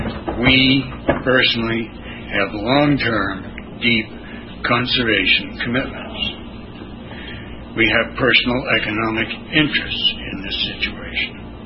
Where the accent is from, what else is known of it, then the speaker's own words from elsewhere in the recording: Lakeville, Maine, United States; I'm from Lakeville, Maine.